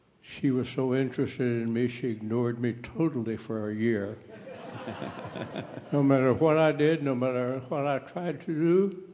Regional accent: Arkansas, United States; I was raised in Arkansas. My dad was a cotton farmer.

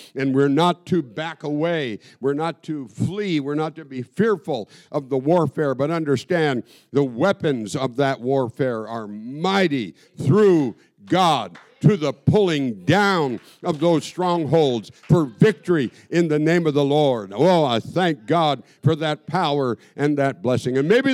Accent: Hoonah, Alaska, United States; There's a cannery across from where I grew up in Southeast, in a little village of Hoonah.

